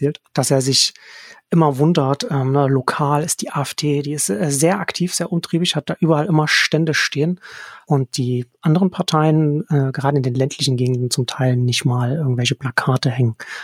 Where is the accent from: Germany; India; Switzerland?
Germany; Saxony; Ich komme ursprünglich aus Sachsen. Ich bin in einem kleinen Dorf zwischen Chemnitz und dem Erzgebirge aufgewachsen.